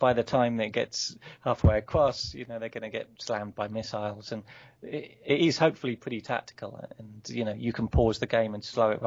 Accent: United Kingdom; because I'm British and I'm very British

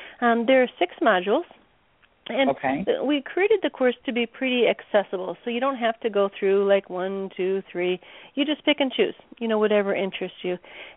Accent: Minnesota, United States; also born or lived in Oklahoma; No, I moved back to Minnesota. I grew up here

